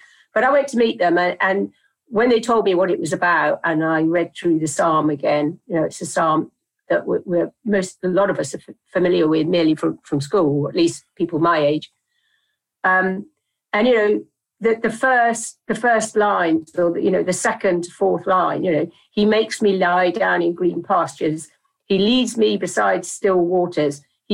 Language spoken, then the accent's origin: English; Dartmouth, South West England, United Kingdom; Yeah, I grew up in Dartmouth in South Devon by the sea, and I had a very free childhood.